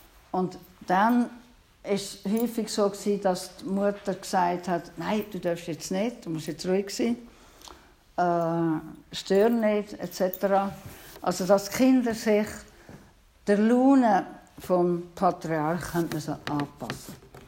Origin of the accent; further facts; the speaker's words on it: Switzerland; Bei uns in der Schweiz ist das unhöflich. Das macht man nicht.